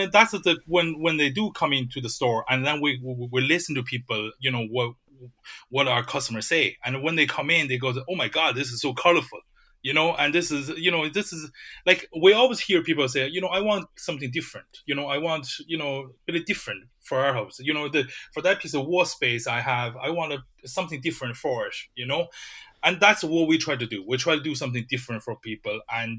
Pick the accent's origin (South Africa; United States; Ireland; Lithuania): Ireland; English is a second language; also born or lived in China; I was born in China originally, so I moved over to Ireland when I was a teenager. So I suppose in my own kind of during my teenage years, I you know grew up in Asia.